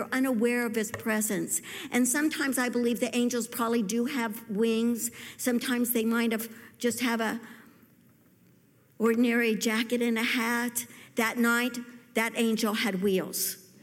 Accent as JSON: {"language": "English", "region": "Missouri", "country": "United States", "tie": "born or raised there", "said": "In fact, I grew up in Missouri, and we went to church sometimes"}